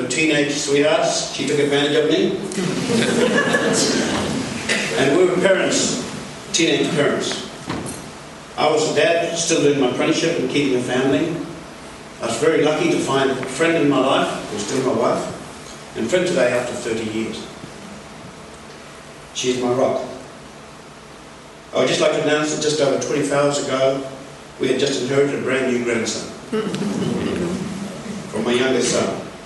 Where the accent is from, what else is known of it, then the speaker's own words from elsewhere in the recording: Broome, Western Australia, Australia; In the years I grew up in Broome, and history tells us that Broome also had racial differences between the Asians.